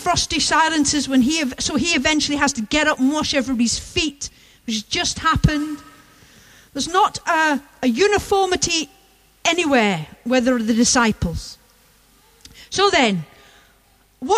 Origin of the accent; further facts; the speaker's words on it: United Kingdom; I wonder whether that is part of the issue for us as British people when it comes to the whole debate about immigration.